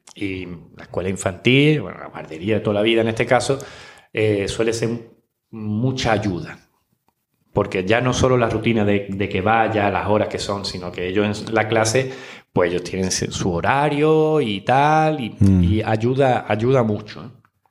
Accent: Cádiz, Andalusia, Spain; parte de la familia pues no está aquí cerca porque yo soy de Cádiz

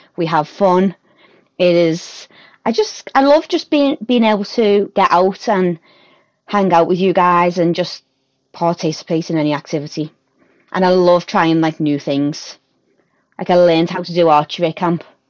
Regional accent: Liverpool, North West England, United Kingdom; There's one, and it's like a Liverpool dish from where I'm from called Scouse.

